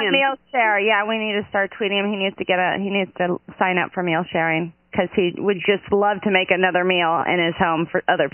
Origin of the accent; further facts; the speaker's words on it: United States; the concept as an American who likes to travel